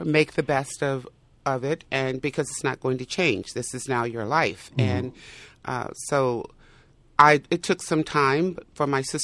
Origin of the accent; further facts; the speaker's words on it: the South, United States; now in Santa Barbara, United States; That was different for my sister and I because we came from the South, which had very strict rules about how young ladies present themselves in public.